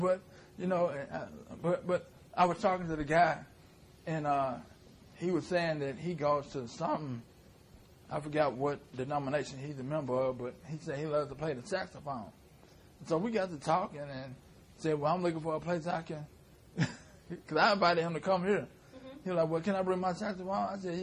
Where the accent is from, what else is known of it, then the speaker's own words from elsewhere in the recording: Memphis, Tennessee, United States; I had to catch myself. I'm from Memphis, man.